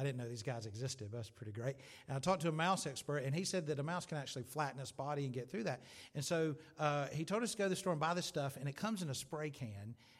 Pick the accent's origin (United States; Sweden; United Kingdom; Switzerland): United Kingdom; Sometimes as British people, maybe we don't want to open up.